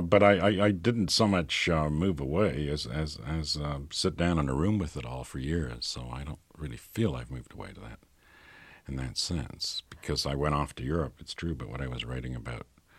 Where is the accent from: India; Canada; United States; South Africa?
Canada; moved away as an adult; at that time, I felt, being Canadian, that if I were going to prove to myself that I was a writer, I had to do it in London or New York.